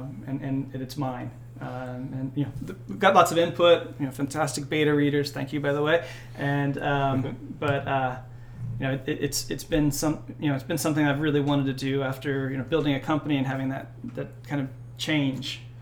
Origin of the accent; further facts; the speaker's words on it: North Carolina, United States; born there; also born or lived in Georgia; So I was born in North Carolina, okay. But I lived kind of half and half North Carolina and Georgia